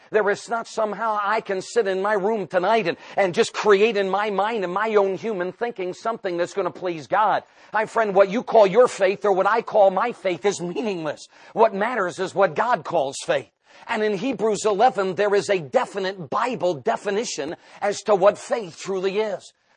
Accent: Northeast, United States; where I grew up in the Northeast, you know, you were Catholic, or if you weren't Catholic, you were Jewish, or if you weren't Jewish, you know, you were Protestant.

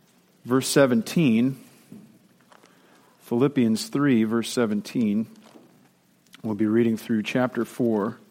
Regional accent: Illinois, United States; also born or lived in Philadelphia; I was born and raised in Illinois. And I only spent about a five-year jaunt in Philadelphia, living out in eastern Pennsylvania while I attended seminary.

